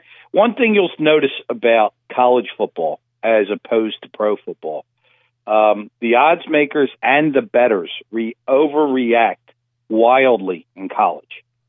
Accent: Philadelphia, Pennsylvania, United States; You know, if it's I'm from Philly

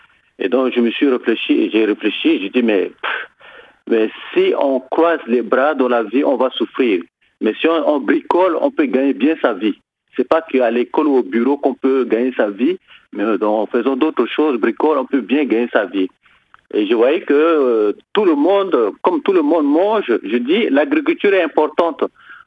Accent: Central African Republic; born there; je suis centrafricain, je suis né le 19 janvier 1975 en Centrafrique, je suis centrafricain.

